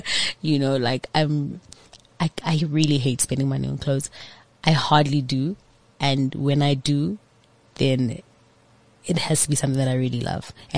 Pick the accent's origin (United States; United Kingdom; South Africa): South Africa; Soweto, Gauteng; I grew up with a lot of people around me, obviously, and different people as well. Like, it's very diverse.